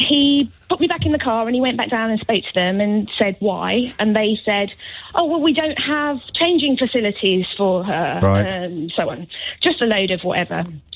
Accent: Birmingham, West Midlands, United Kingdom; I feel more myself. I grew up in Birmingham.

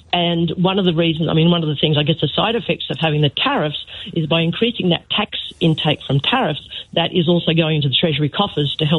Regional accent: Australia; now in Barbados; But I'm Australian. I'm actually Australian, but I'm in Barbados at the moment.

